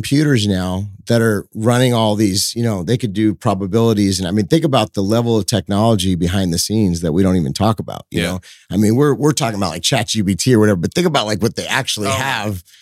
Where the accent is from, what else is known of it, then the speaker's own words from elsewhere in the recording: California, United States; I'm from California.